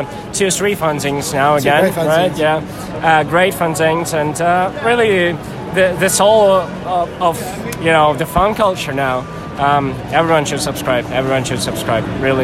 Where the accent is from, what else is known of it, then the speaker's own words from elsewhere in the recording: Ukraine; now in Amsterdam, Netherlands; I'm from Ukraine and live in Amsterdam.